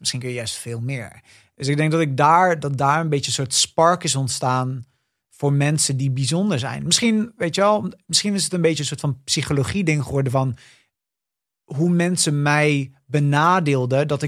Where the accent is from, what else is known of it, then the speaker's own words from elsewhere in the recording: Montfoort, Utrecht, Netherlands; Ik ben opgegroeid in Montfort, een beetje als the only gay in the village. Het is een soort kleine dorp in de buurt van Woerden.